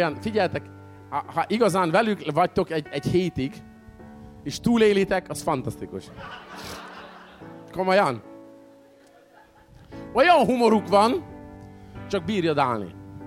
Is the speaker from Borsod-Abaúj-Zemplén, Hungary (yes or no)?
yes; Miskolc, Borsod-Abaúj-Zemplén, Hungary; És én miskolci vagyok, ez Miskolc mellett